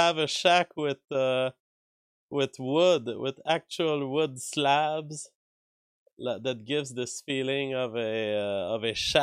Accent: Canada; It's because I'm Canadian.

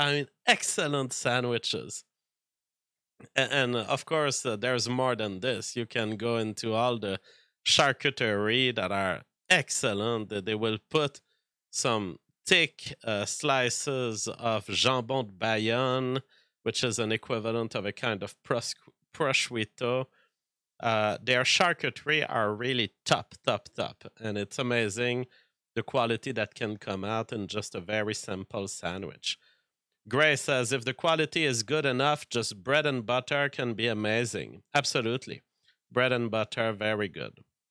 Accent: England, United Kingdom; As an Englishman, I feel tremendous sadness at what is happening to our neighbor.

